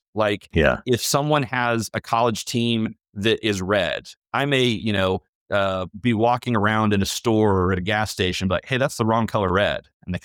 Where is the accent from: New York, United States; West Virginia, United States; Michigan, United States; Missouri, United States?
Missouri, United States; So I grew up in Southwest Missouri, not too far from the University of Arkansas in Fayetteville.